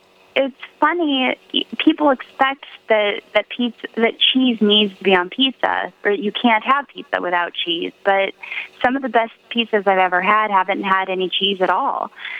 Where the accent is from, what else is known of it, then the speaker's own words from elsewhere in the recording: the South, United States; I'm from the South. I can't go vegan. I'm from the South. We don't do vegan in the South.